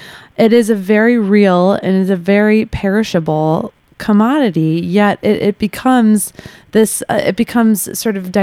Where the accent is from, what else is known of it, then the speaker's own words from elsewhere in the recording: Chicago, Illinois, United States; I mean, I'm from Chicago, and I've been by the Board of Trade